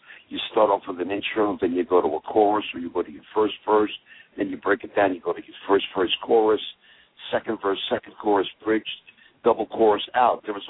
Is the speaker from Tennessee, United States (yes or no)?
no; New York, United States; And I was from New York, so I knew what snow was all about.